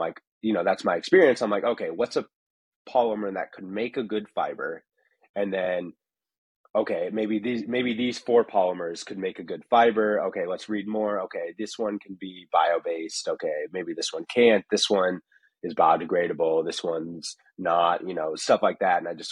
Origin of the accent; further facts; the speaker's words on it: West Coast, United States; I grew up on the West Coast, and so it was very different.